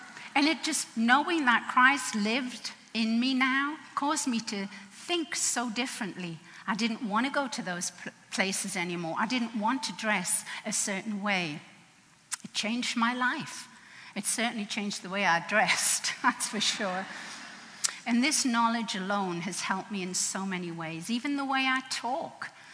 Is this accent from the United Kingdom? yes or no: yes; England, United Kingdom; because I grew up in England, and I knew we had a queen, and we had princesses and princes